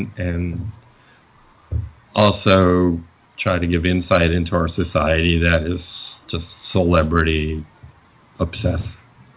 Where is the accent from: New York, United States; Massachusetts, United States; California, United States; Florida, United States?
New York, United States; Queens; You know, when I lived in New York, I grew up in Queens, and I had hundreds of friends there, literally, or acquaintances.